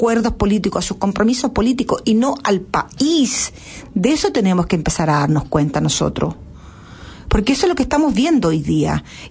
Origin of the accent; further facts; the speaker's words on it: Chile; Yo estoy hablando como chilena, no estoy hablando a través de mi posición política o de mi posición social o mi posición religiosa. Estoy viendo lo que pasa en mi país